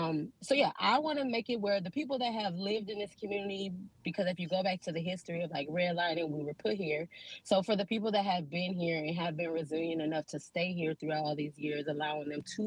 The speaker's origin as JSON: {"language": "English", "town": "Minneapolis", "region": "Minnesota", "country": "United States", "tie": "born or raised there", "said": "I, too, am born and raised in North Minneapolis, 4-5 specifically."}